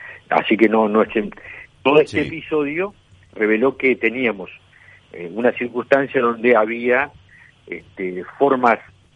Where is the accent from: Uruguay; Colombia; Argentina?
Uruguay; Somos uruguayos que partimos de una misma sociedad.